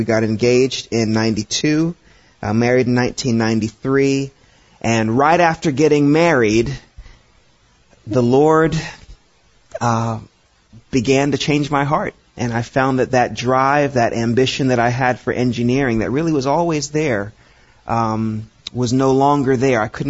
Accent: Florida, United States; for those of you who may not know me very well, I grew up in Florida.

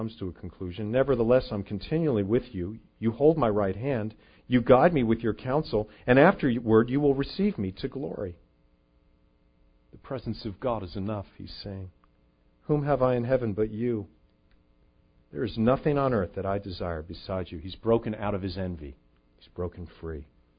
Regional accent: United States; I think it's one of the trials of being an American.

